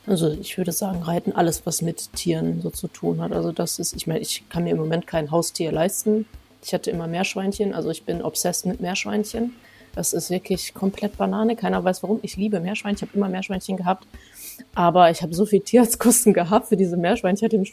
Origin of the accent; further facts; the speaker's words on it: Essen, North Rhine-Westphalia, Germany; Ich komme aus Essen. Aus Essen. Ich bin an der Zeche Zollverein geboren. 100, 200 Meter weg von der Zeche Zollverein.